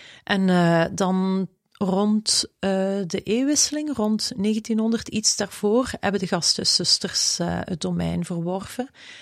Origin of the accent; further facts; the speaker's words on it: Limburg, Belgium; Ik kom uit Limburg. Ik ben tijdens mijn studies in Leuven verzeild geraakt. Ik heb een tijdje in Mechelen gewoond ook